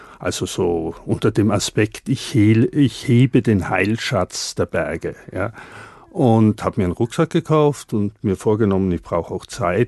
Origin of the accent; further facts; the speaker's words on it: Bavaria, Germany; Ich bin im Allgäu aufgewachsen